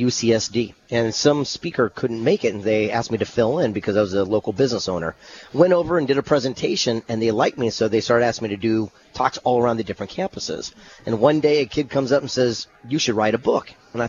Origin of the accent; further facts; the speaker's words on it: La Jolla, California, United States; I actually mentor inner city kids here in my hometown.